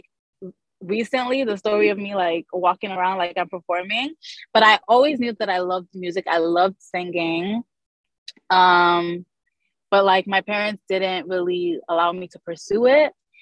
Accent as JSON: {"language": "English", "country": "Nigeria", "tie": "born there", "said": "cause I was born in Nigeria. So all of this that I'm saying happened while I was in Nigeria."}